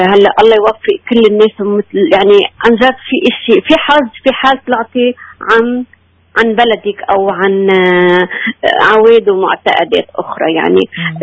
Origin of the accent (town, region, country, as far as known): Lebanon